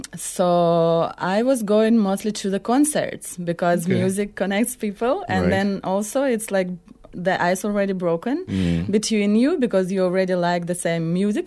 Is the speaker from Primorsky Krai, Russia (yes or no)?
no; Moscow, Russia; Even if I started to, like, try to speak Catalan, and they're like, oh, where are you from? Okay, Moscow.